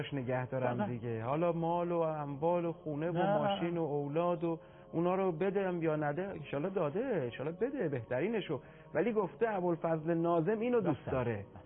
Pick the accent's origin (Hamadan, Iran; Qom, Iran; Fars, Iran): Qom, Iran; من اهل قم هستم، اهالی قم